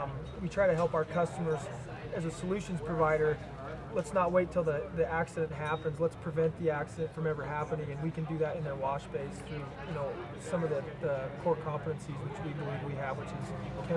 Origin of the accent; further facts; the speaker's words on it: Bozeman, Montana, United States; Bozeman, Montana.